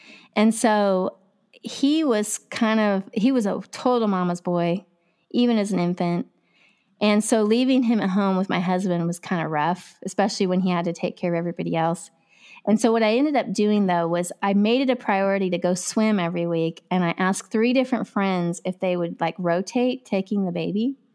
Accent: Missouri, United States; It was just like I grew up in Missouri, in the middle of Missouri in the 1980s

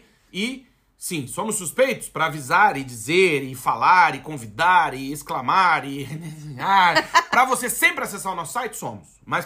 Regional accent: Alegrete, Rio Grande do Sul, Brazil; Eu sou do Alegrete, então eu posso falar.

